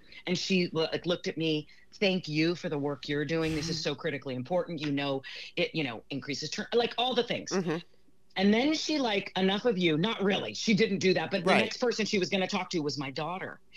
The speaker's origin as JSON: {"language": "English", "town": "Oakland", "region": "California", "country": "United States", "tie": "born or raised there", "said": "being from my hometown of Oakland"}